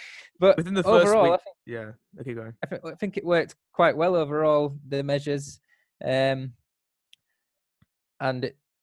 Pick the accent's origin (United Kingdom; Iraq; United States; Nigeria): United Kingdom; England; now in South Korea; I came to Korea in 2014 as an English teacher, and lived in Busan, who have also just been promoted, and went to games there, but more of a socializing aspect back then. I was just on the beers, enjoying the football. And then I left, went back to England